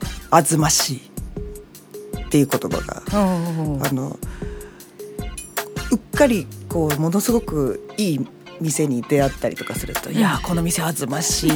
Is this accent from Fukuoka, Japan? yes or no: no; Hokkaido, Japan; accent: Hokkaido dialect; 私たちはもう根っからの北海道人いわゆるどさんこですけども